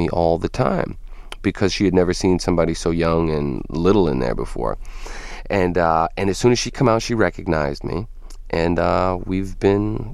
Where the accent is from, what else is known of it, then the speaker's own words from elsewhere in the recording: Massachusetts, United States; I'm from Massachusetts, so I don't know the laws.